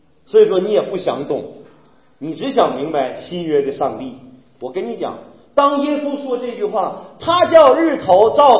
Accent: China; 因为你知道我们中国人呢、啊、很正规的

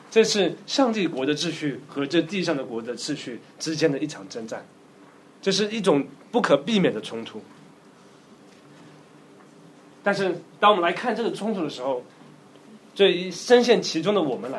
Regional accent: China; 对我们中国来说，家人往往会给我们带来很多虚假的安全感。我们中国人就喜欢抱团做生意嘛

